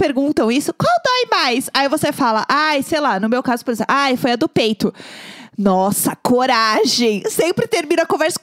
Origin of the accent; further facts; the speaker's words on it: São Paulo, Brazil; E eu cresci vendo ela na TV, aqui em São Paulo.